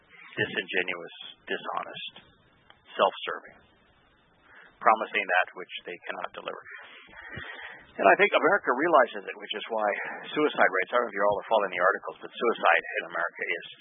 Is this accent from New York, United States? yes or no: no; Charlottesville, Virginia, United States; There's a restaurant called Mission Barbecue in my hometown.